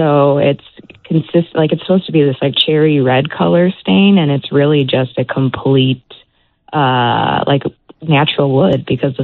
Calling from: Lombard, Illinois, United States; Hi, I'm calling from Lombard.

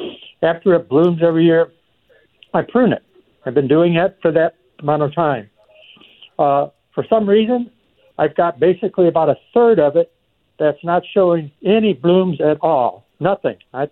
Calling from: Springfield, Illinois, United States; I'm calling from Springfield, Illinois.

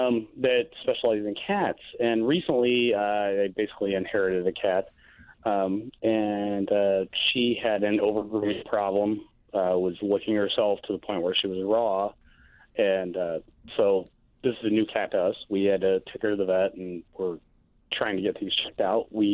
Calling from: DeKalb, Illinois, United States; I'm calling from DeKalb.

